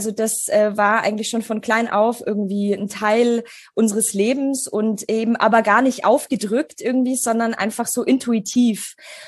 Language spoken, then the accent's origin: German; Germany; also born or lived in Poland; Und ich komme ursprünglich aus Polen. Also ich bin in Polen geboren und meine Eltern sind damals mit mir, als ich 3 war, nach Deutschland ausgewandert.